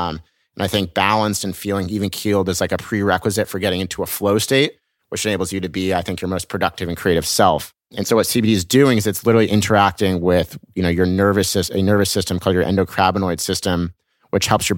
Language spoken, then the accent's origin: English; Laguna Beach, California, United States; I grew up in Laguna Beach, an hour south of LA, which had this sport called skimboarding